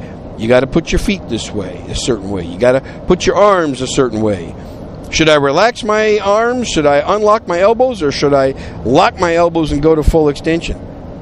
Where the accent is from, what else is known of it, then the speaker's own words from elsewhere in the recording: Wisconsin, United States; also born or lived in New York City; I'm a cheesehead. I was raised in Wisconsin. Born in New York City, but raised in Wisconsin, so I'm a huge Packer fan.